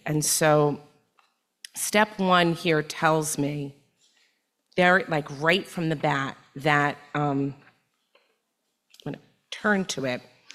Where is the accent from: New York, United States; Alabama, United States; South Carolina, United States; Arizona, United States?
New York, United States; Cornwall; So I come from New York, from the Hudson Valley region of New York, from a Cornwall area of New York.